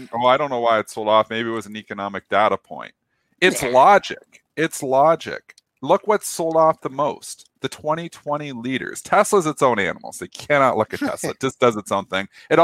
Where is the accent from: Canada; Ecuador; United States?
Canada; Now, as a Canadian, I'm in a different situation because I can go on the 30th because we're on settle date.